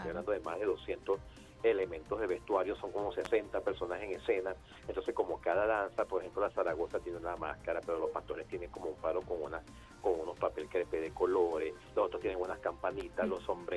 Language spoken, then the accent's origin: Spanish; Capital District, Venezuela; un vecindario muy inspirado en lo que viví yo también en mi infancia en Propatria, donde yo patinaba